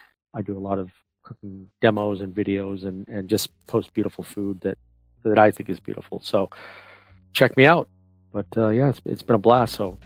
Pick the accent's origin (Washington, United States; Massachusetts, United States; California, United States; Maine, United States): Maine, United States; Portland; I grew up in Maine and in Portland, but we had a camp up near Augusta near Damariscotta.